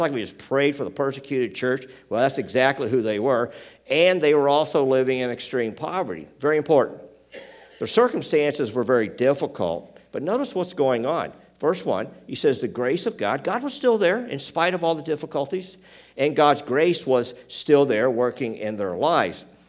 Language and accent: English; Tennessee, United States; accent: Tennessee; now in Canada; That's what they'd say where I come from. In case you're wondering about my accent, Tennessee.